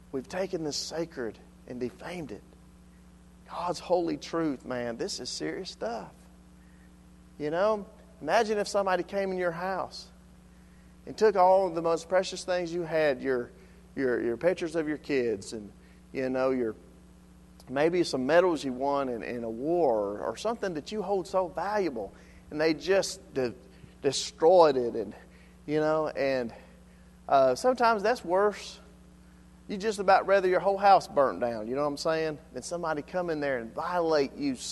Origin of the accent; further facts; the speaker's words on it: United States; So what I'm saying is, a man, as an American, we understand that sometimes people die for what we believe